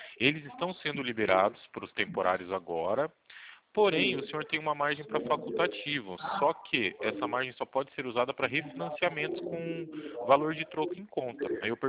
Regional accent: Itu, São Paulo, Brazil; Itu, São Paulo, interior de São Paulo.

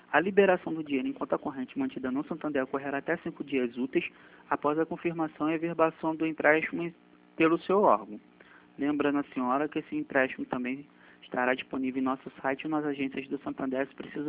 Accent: Nova Iguaçu, Rio de Janeiro, Brazil; sou de Nova Iguaçu

